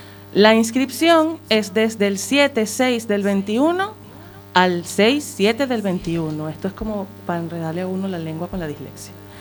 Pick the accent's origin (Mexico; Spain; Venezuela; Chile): Venezuela; De Venezuela, sí, hace calor, ya lo sé.